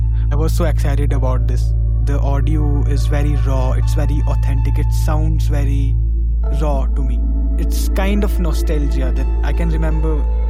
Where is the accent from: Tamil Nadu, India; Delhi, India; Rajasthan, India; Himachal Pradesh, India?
Himachal Pradesh, India; Kinnaur; I'm from India. I belong from this beautiful place called Kinnaur in Himachal Pradesh. It's a northern state in India. It's the place that I love the most, my homeland.